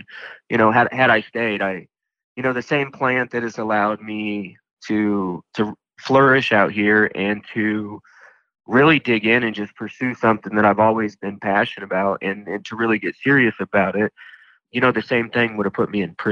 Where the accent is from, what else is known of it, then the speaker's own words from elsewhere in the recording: Indiana, United States; Well, to kind of take it all the way back, I grew up in Indiana in a small farming community.